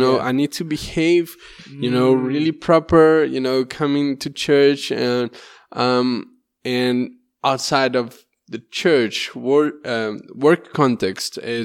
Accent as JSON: {"language": "English", "country": "Brazil", "also_born_or_lived": "Peru", "said": "So I came from Brazil."}